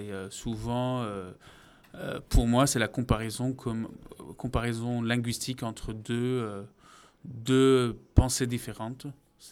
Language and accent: French; Syria; Alors, moi, j'ai grandi en Syrie, donc en gros, d'une famille arabophone.